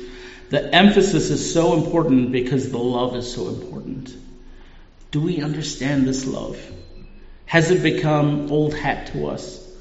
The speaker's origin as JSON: {"language": "English", "country": "South Africa", "said": "I'm from South Africa, so I'm going to teach you a little cultural lesson here."}